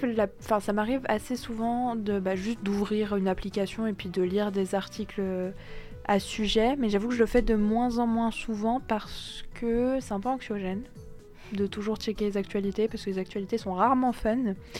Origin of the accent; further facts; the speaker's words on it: France; donc moi je suis française